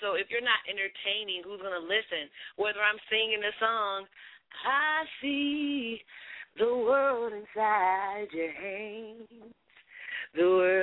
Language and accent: English; Milwaukee, Wisconsin, United States; now in New York, United States; So I'm from Milwaukee, Wisconsin, and I moved to New York to pursue my singing career, which is why you and I are on the phone tonight.